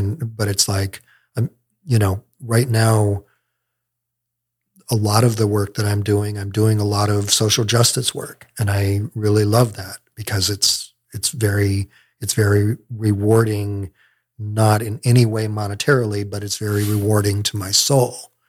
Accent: Michigan, United States; I grew up in Michigan.

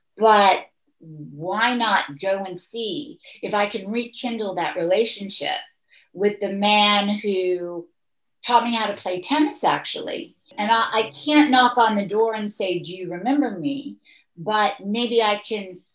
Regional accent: Muncie, Indiana, United States; But reading the newspaper or watching the news was certainly not something I did growing up in Indiana.

